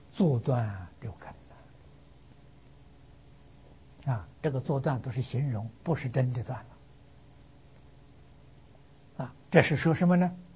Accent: China; 我们中国人常讲四方四维啊

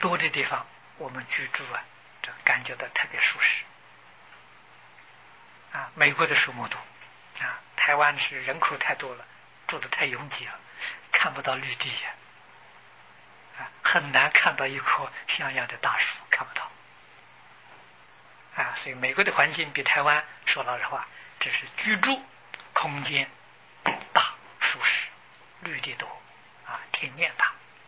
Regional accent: China; also born or lived in Japan; 因为从前小时候在大陆啊，没有注意这些事情啊

